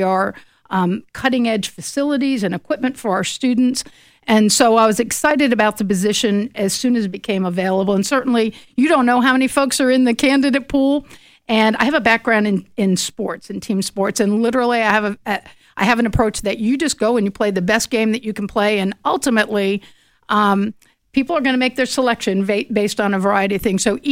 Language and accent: English; Virginia, United States; I'm actually from Virginia originally and grew up in Loudoun County and did my undergraduate at Virginia Tech.